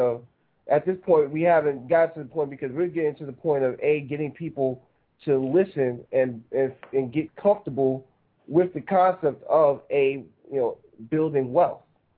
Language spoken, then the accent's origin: English; New York, United States; I'm from New York originally. I got some people that's up there.